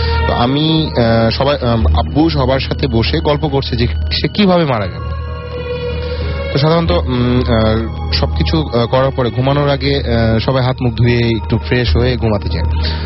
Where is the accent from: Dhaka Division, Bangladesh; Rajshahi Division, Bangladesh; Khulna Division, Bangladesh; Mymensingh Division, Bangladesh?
Rajshahi Division, Bangladesh; তো আমরা খুব তাড়াতাড়ি আমাদের গ্রামের বাসায় চলে আসি, রাজশাহীতে আমার গ্রামের বাসা।